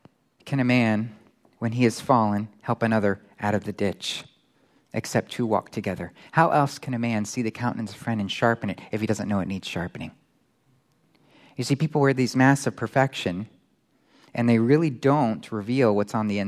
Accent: Florida, United States; So I'm from Florida. Florida, you know, you just know everybody.

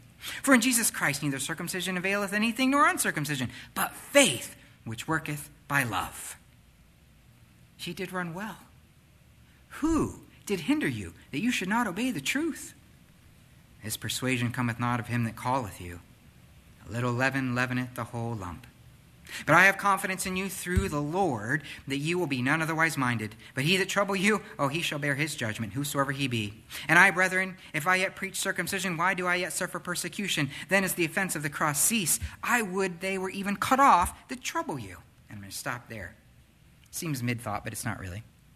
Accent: Florida, United States; So I grew up in South Florida. You wonder why I ever left.

